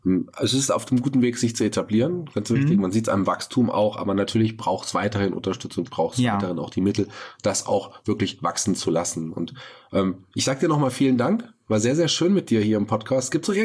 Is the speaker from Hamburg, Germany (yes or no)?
no; Fulda, Hesse, Germany; kann ich als gebürtiger Fuldaer auch sagen.